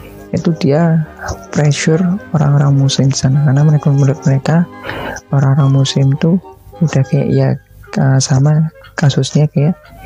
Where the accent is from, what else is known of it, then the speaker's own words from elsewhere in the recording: Surakarta, Central Java, Indonesia; aku nggak pernah dengar dari awal aku lahir di Solo sampai sekarang